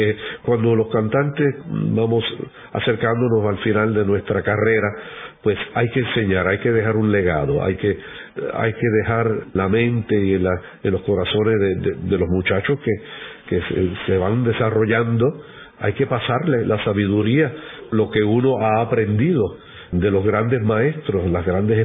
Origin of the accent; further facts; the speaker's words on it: Puerto Rico; precisamente porque soy puertorriqueño, porque durante mi vida fui alentado, crecí con la música culta, crecí con músicos